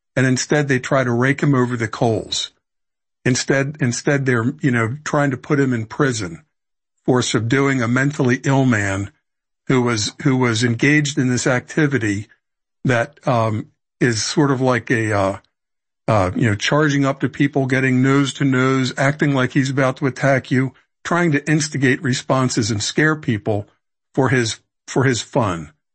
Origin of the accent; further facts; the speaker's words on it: Baltimore, Maryland, United States; And growing up in Baltimore in the, you know, 60s and 70s, when I was a little boy and then a teenager